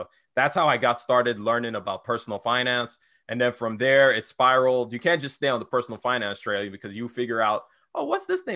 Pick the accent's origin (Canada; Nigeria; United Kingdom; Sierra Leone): Nigeria; now in United States; I am Nigerian born. I was raised in Nigeria and I moved here in 2006 or something like that. So moved to the United States.